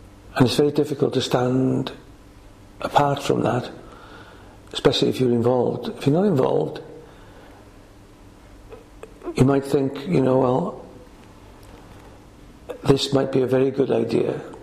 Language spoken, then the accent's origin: English; Wales, United Kingdom; I'm from Llanarrigog, and there's a great Welsh passion there.